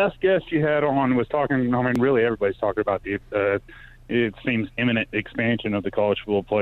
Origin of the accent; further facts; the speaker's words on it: West Coast, United States; I'm a transplant from the West Coast